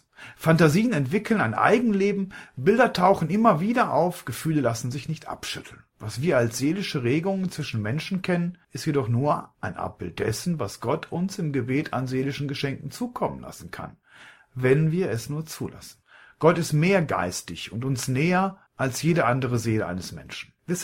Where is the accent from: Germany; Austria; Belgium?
Germany; Kleve, North Rhine-Westphalia; die Erlebnisse eines Pfarrers aus meiner Heimat in Kleve, Fritz Leinung.